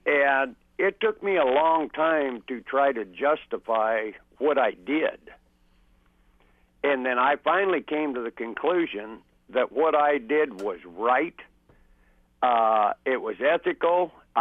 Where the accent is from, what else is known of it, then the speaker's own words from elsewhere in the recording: Oregon, United States; also born or lived in Idaho; now in Texas, United States; I grew up in Oregon.